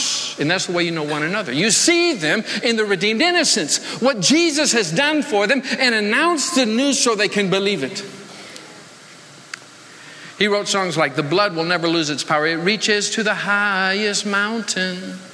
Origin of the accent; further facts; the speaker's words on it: Michigan, United States; So I remembered growing up in Michigan, because I'm just a little farm boy from Michigan, lived in a town of 1,000 people. I live 5 miles outside the town.